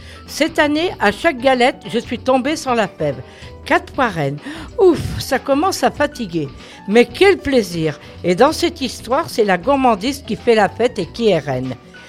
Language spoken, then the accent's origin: French; Pays de la Loire, France; Moi, je suis native des Pays de la Loire.